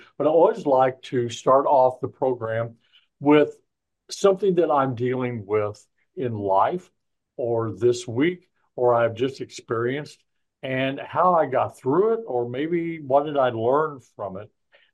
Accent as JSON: {"language": "English", "region": "Illinois", "country": "United States", "said": "I'm from Southern Illinois, and realize in those country roads that when you get your motorcycle or your car in one of those old dirt roads in a rut"}